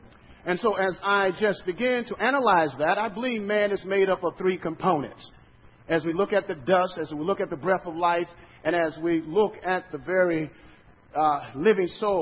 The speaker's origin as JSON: {"language": "English", "town": "Chicago", "region": "Illinois", "country": "United States", "also_born_or_lived": "Southern US", "said": "I remember, even though I'm from Chicago, I was born in the South, and I was a young man, and I remember my mother used to raise chickens."}